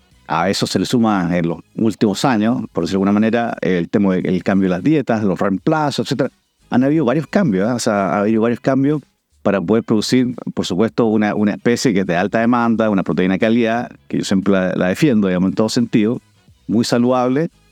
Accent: Valparaíso, Chile; yo soy oriundo de Valparaíso, nací allá, un buen porteño, guanderino.

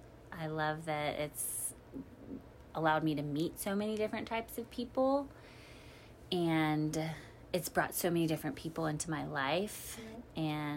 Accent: Garland, Texas, United States; I'm from Garland. I literally love that I am from Garland.

